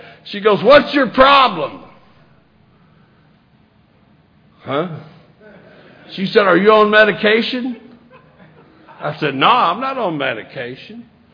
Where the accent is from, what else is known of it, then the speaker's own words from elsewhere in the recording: Kentucky, United States; I'm a redneck from Western Kentucky. The East, the West, they don't mix.